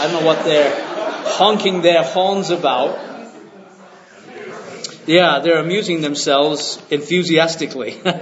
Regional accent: England, United Kingdom; I'm an Englishman.

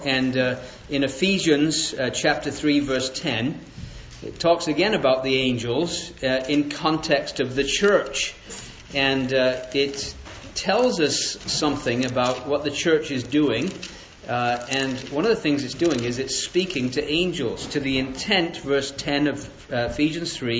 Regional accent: Springfield, Missouri, United States; And yes, I am from Springfield, Missouri. Some people call it a state of misery rather than Missouri.

